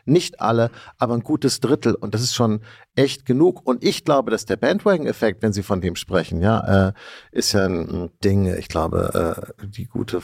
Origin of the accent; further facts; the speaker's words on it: Germany; Ich bin Deutscher